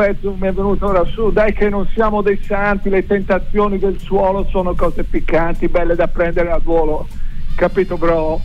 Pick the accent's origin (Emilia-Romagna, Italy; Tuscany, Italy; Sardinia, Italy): Tuscany, Italy; Florence; perché siamo di Rifredi entrambi e ci vuole anche un pochino di cooperazione, no?